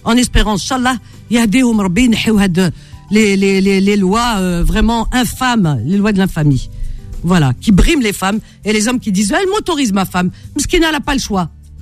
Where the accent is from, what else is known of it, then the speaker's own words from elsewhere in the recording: Algeria; mais chez nous en Algérie, ça se passe bien.